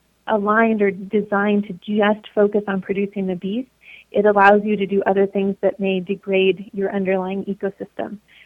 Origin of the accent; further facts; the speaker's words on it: Sierra Nevada, United States; It's a little bit more arid than where I grew up in the Sierras.